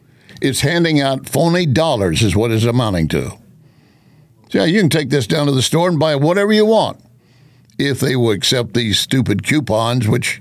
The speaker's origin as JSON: {"language": "English", "region": "Texas", "country": "United States", "tie": "born or raised there", "said": "it reminded me of something I grew up with in Texas."}